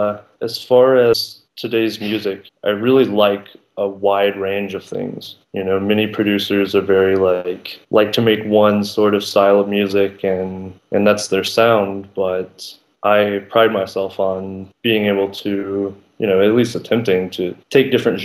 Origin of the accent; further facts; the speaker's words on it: Arkansas, United States; So I grew up in Arkansas, and in Arkansas, it's not exactly a cultural hotbed as far as music goes.